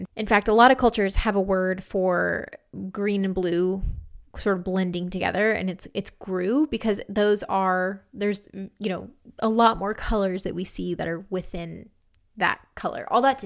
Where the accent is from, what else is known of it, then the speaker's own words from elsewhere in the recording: United States; it pointed out a lot of my water, quote unquote, as an American.